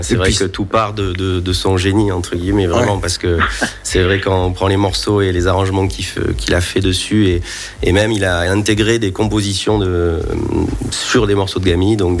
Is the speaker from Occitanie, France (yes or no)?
no; Bordeaux, Nouvelle-Aquitaine, France; on est bordelais, donc on a des contacts aussi sur des cinémas sur Bordeaux